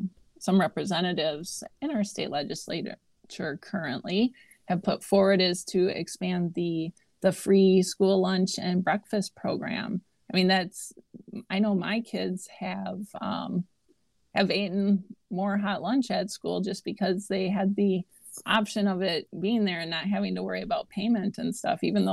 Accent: Wausau, Wisconsin, United States; also born or lived in Green Bay; So my parents divorced when I was really young, and my mom and I moved to Wausau, where I grew up, and I graduated from Wausau East High School in 1995.

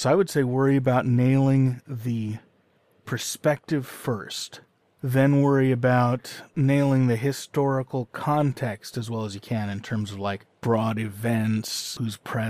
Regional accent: San Francisco, California, United States; Trust me, I grew up in San Francisco in the 80s. It does not smell now like it smelled then.

